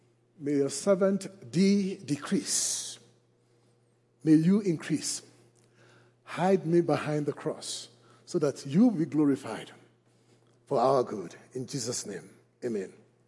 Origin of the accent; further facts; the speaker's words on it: Liberia; in case you think you are hearing an accent, nah, I am from the Republic of Liberia in West Africa, where my life was influenced by missionaries.